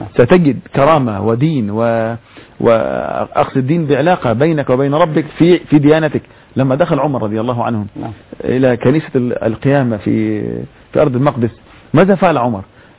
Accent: Egypt; اللي كتب التاريخ عندنا في مصر جورج زيدان صليبي

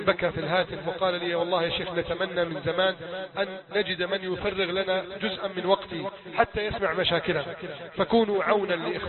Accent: Egypt; أن تجعل بلادنا مصر أمانا سخاء رخاء

